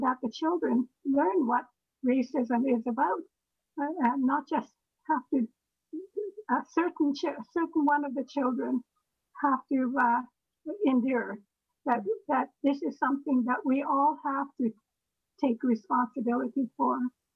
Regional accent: British Columbia, Canada; growing up in British Columbia in a racist society before, you know, through almost throughout my childhood into my adulthood.

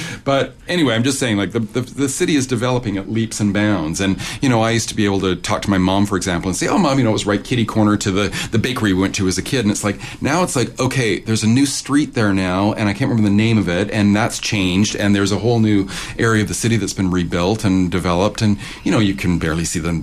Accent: Vancouver, British Columbia, Canada; And I grew up in Shaughnessy, where as a boy, I could hear the 9 o'clock gun.

